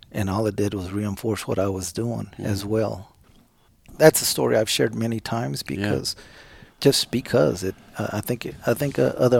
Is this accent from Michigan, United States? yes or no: no; Killeen, Texas, United States; Well, I was, of course, born and raised in Killeen, so Bell County is my home county. I know the county very well.